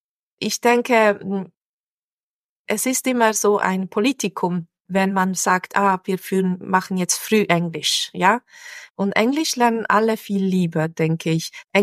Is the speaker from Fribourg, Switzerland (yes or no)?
yes; Fribourg, Switzerland; Ich bin in Freiburg aufgewachsen, ja. Und in Freiburg ist zweisprachig. Und da haben wir haben französischsprachige Nachbarn und deutschsprachige Nachbarn, dort, wo ich gelebt habe.